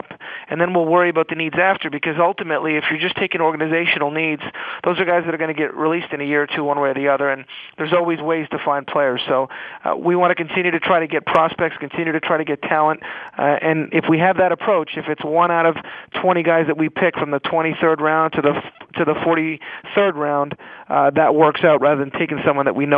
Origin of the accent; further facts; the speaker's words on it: Canada; our scouting director's Canadian, I'm Canadian